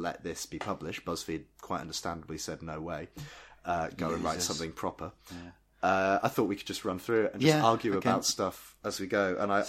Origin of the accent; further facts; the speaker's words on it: Yorkshire and the Humber, United Kingdom; I grew up near York. My parents now live in York itself.